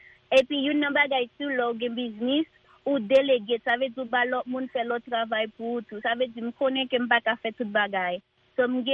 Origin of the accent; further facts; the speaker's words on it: Haiti; ça m'a fait Haïti, je viens de Haïti.